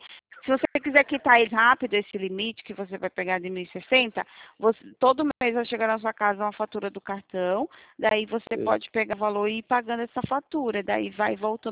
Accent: Piracicaba, São Paulo, Brazil; Sou de Piracicaba também.

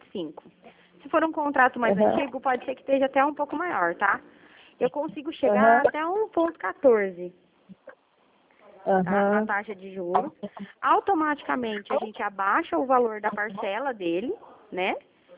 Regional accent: Cornélio Procópio, Paraná, Brazil; eu sou de Cornélio Procópio, aqui do ladinho de Londrina.

